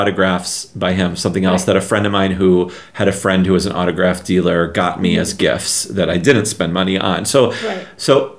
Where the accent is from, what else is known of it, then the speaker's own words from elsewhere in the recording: Chicago, Illinois, United States; We're both from the South Side of Chicago. Mm-hmm. I'm a fifth generation South Sider. We were from the same neighborhood, but never knew each other.